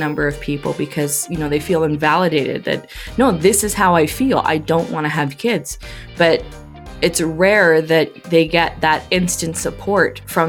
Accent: Canada; I am from Canada, currently living in Canada, out west

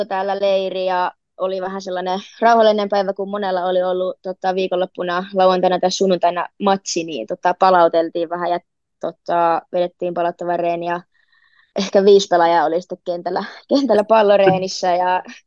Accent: Kuopio, North Savo, Finland; mä oon siis ihan Kuopiosta kotoisin, Kuopiossa syntynyt ja aina asunut siellä

